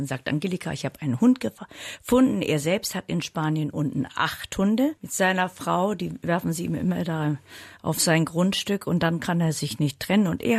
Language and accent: German; Berlin, Germany; Meine Heimat ist Berlin. Nach wie vor 35 Jahre Berlin, einmal Berlin, immer Berlin.